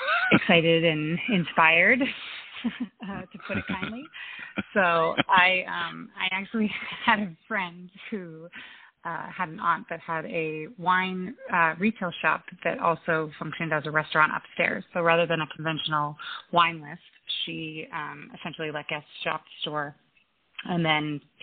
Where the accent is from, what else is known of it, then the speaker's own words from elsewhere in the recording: Massachusetts, United States; So I grew up on Cape Cod and was in the restaurant industry from, you know, high school, ages, college, all of that.